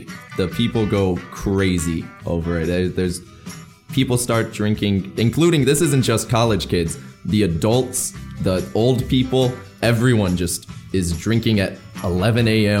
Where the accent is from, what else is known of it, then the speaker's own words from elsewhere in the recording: United States; So, and we're all American, mostly.